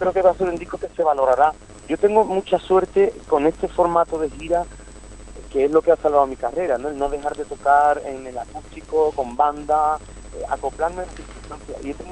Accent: Andalusia, Spain; Al día siguiente estamos en una tierra muy cercana a la mía, de Jerez, somos gaditanos

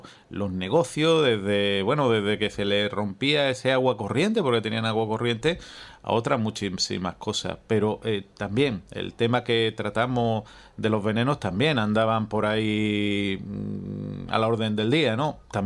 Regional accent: Andalusia, Spain; Yo, como andaluz, 23.

